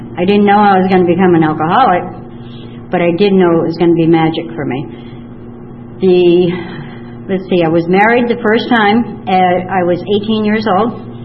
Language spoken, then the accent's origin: English; Portsmouth, New Hampshire, United States; We moved back to my hometown, Portsmouth, New Hampshire, and we lived there.